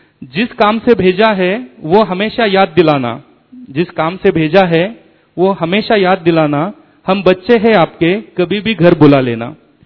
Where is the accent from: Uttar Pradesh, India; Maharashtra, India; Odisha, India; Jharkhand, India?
Maharashtra, India; Pune; और मैं सातवाड़ी सेंटर पुणे महाराष्ट्र से आया हूँ।